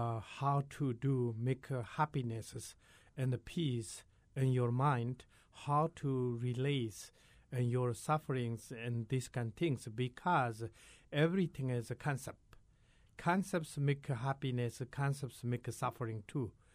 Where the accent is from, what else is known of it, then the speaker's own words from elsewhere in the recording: Tibet, China; English is a second language; Even in Tibet, I came from Tibet, and then even Tibet people, even monasteries, monks